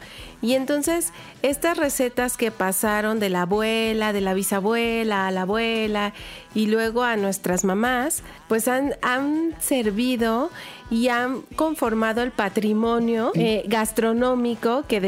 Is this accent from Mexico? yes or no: yes; Mexico; uno de los íconos que nos identifican como mexicanos es la gastronomía mexicana.